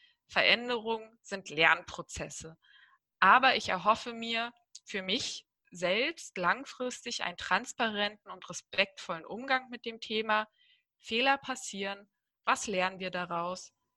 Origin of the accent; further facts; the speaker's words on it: Germany; Und darin sind wir Deutsche sehr gut.